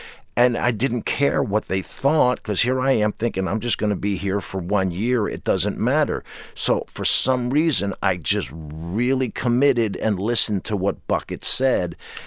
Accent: New Jersey, United States; I'm a jock from New Jersey.

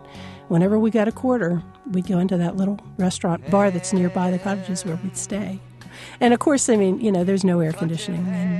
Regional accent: Hummelstown, Pennsylvania, United States; I'm from Hummelstown, Pennsylvania.

